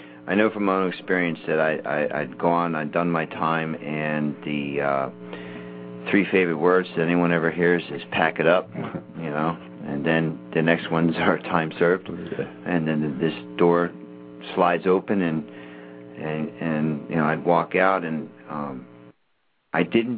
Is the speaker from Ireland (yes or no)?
yes; Ireland; I'm Irish.